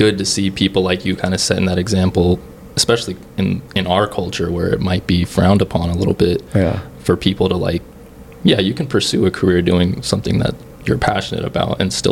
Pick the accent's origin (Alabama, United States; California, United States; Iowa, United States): California, United States; I grew up in Silicon Valley, right?